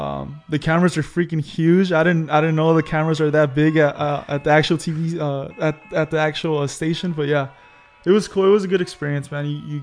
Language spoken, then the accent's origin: English; Wilmington, United States; particularly because I was born and raised in Wilmington, and I feel like when you spend so much time in the city, you kind of have a feel for it, you know.